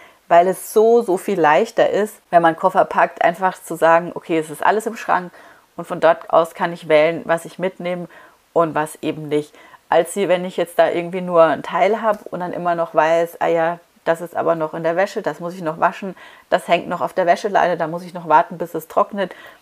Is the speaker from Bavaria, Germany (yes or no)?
yes; Munich, Bavaria, Germany; ich habe ja in meiner Jugend in München gewohnt